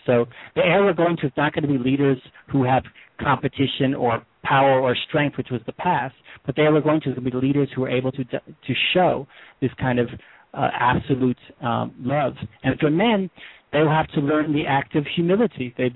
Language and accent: English; United States; And I'm American, so I love my country, so I'm here, and I'm trying to find a way to share this.